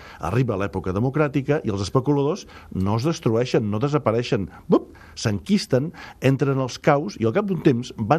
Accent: Figueres, Catalonia, Spain; Vaig conèixer els Aiguamolls quan tenia 14 anys, soc de Figueres

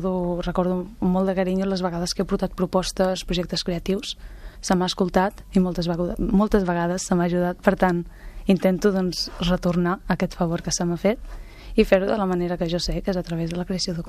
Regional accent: Llançà, Catalonia, Spain; De Llançà, al meu poble natal.

